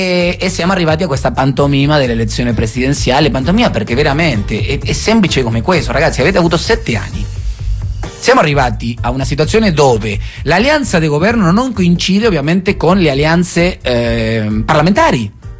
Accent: Argentina; now in Italy; a me come argentino mi succede lo stesso, la sento uguale.

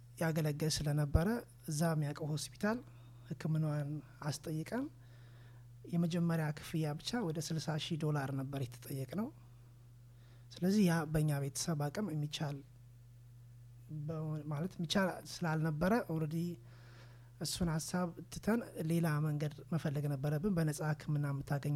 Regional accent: Addis Ababa, Ethiopia; moved away as an adult; እኔ ያው ተወልጄ አዲስ አበባ ውስጥ ነው። አዲስ አበባ ተወልጄ ያደግኩት በዛው አዲስ አበባ ውስጥ

